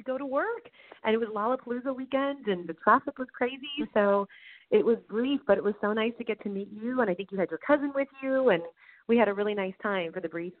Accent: Glenview, Illinois, United States; I grew up in Glenview. So, you know, just north of the city.

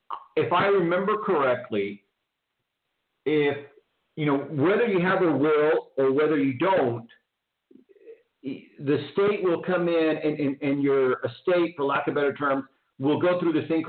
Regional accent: Houston, Texas, United States; I grew up in Houston, so I'm a little familiar with Grapevine, more familiar with Dallas or Fort Worth.

